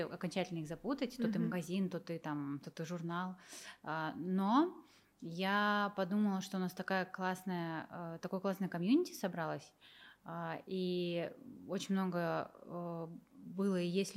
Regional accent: Tomsk, Tomsk Oblast, Russia; born there; И, да, я действительно родилась в Томске, в России.

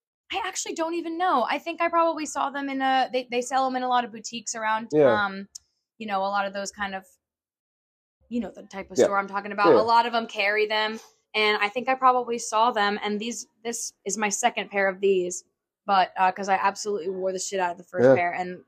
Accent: Ireland; because I'm an Irish girl and I'm a whiskey drinker.

